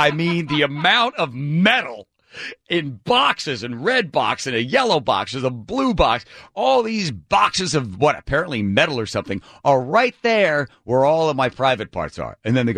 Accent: Ireland; Let me tell you something. I'm Irish.

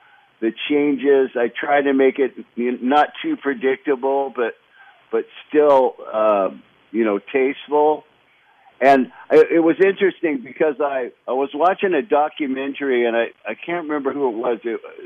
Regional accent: Los Angeles, California, United States; But we lived in right in Los Angeles for our first couple of years, and then just moved around the subdivisions of L.A. around. But yeah, I just kind of grew up in California.

